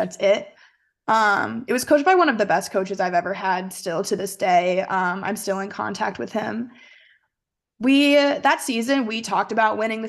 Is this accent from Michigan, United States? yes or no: yes; Northville, Michigan, United States; Well, I'm quote unquote from Northville. My mom went here, so I've always been a Michigan fan.